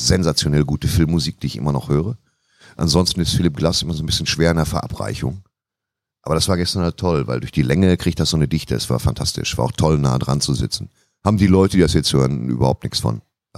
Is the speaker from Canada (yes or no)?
no; North Rhine-Westphalia, Germany; Gott sei Dank komme ich aus dem Ruhrgebiet